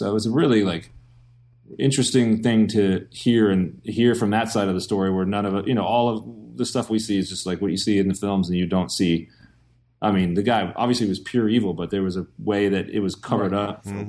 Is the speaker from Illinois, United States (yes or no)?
no; Texas, United States; because I'm from Texas, so I remember like in high school I had Texas history.